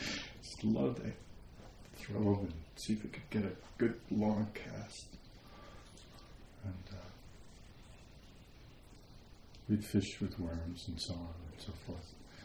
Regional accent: Wisconsin, United States; When I was young, I'm from Wisconsin, and when I was young, I used to go fishing with my father and my older brother

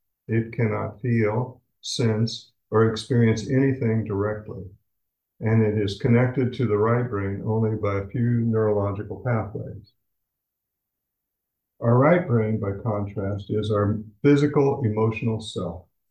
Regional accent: Illinois, United States; I've been here for a month, I'm here from Illinois, and my theme has been intimate.

